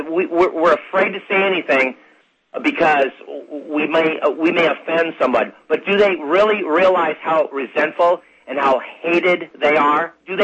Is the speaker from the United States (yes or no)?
yes; Tennessee, United States; Now, I'm from Tennessee. I don't know any Jewish hillbillies out here